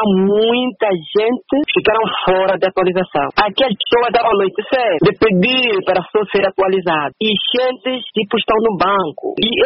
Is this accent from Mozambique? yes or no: no; Moxico, Angola; eu sou do Moxico, eu estou aqui no Moxico